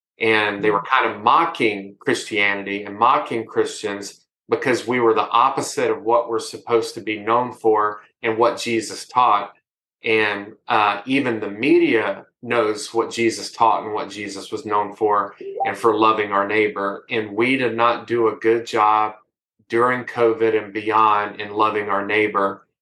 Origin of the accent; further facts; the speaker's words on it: United States; it does talk about the realities of being an American living in America during 2020